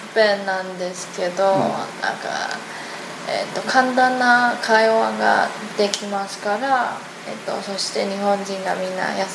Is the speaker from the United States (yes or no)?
no; Taiwan; Japanese is a second language; 全部台湾で、なんか、小学、幼稚園から英語に勉強していました。